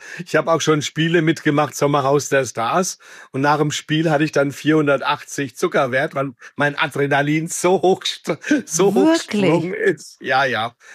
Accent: Bavaria, Germany; Ich komme aus Nordbayern, ich bin Unterfranke, bin blond, habe blaue Augen

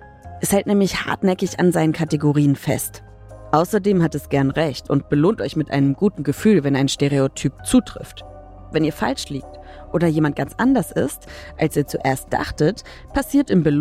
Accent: Schweinfurt, Bavaria, Germany; ich komme aus Schweinfurt in Bayern.

